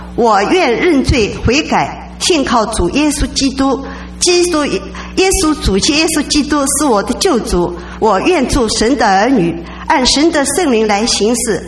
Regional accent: Shanghai, China; 我出生在上海一个知识分子家庭，自有父母就教导我要好好念书，做个善良的好人，所以我是努力学习，埋头读书，一帆风顺

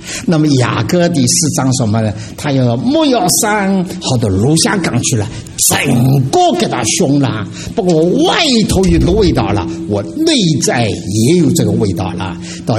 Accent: Shanghai, China; born there; 我是生在上海的，我一听见讲上海话的记得多亲密一点

